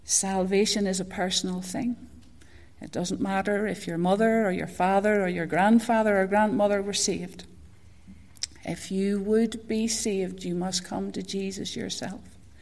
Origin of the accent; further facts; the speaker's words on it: Rathfriland, Northern Ireland, United Kingdom; now in Ballymena, United Kingdom; I haven't quite acquired the Ballymena accent, I'm not originally from Ballymena. I'm originally from Rathfrieland, and many of you people here will know where Rathfrieland is.